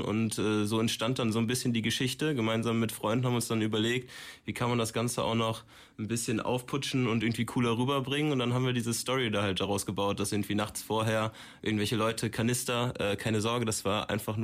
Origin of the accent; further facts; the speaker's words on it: Cologne, North Rhine-Westphalia, Germany; Aber wir sind ja Kölner, da können wir keine Berliner Luft trinken